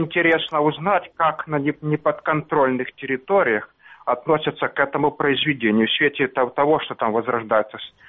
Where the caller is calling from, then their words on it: Sloviansk, Donetsk Oblast, Ukraine; Славянск.